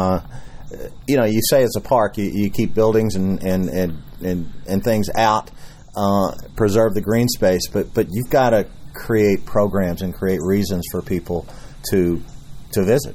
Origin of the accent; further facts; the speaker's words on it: Louisville, Kentucky, United States; the life of the city of Louisville, my hometown.